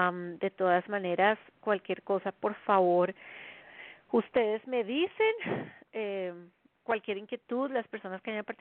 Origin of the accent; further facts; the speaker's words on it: Colombia; now in United States; son las 9 de la noche en punto en la zona este de los Estados Unidos, desde donde siempre transmito mi programa. Son las 8 de la noche en mi país natal, Colombia